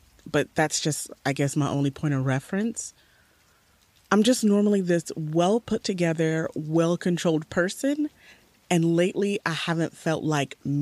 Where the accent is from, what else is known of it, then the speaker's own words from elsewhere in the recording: Nigeria; we're like the perfect Nigerian couple, like the perfect Nigerian couple. But I don't think I'm Nigerian enough for him